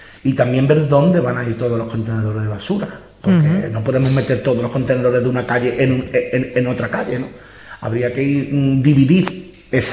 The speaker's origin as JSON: {"language": "Spanish", "town": "Málaga", "region": "Andalusia", "country": "Spain", "said": "como malagueño contribuyente"}